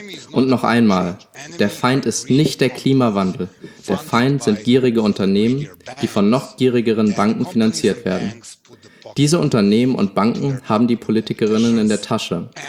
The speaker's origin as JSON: {"language": "German", "country": "Serbia", "said": "Ich komme aus Serbien, einem Land, das unter der Regierung seit Jahren in eine Kleptokratie abrutscht."}